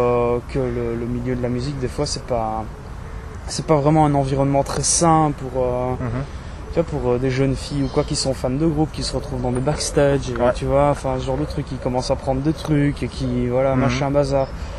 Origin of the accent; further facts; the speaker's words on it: Belgium; On est belges, quoi, tu vois.